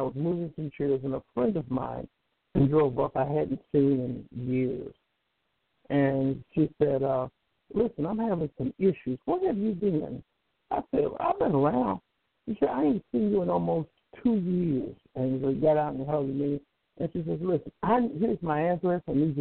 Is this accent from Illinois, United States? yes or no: no; North Carolina, United States; I was raised in North Carolina, but I've lived a little.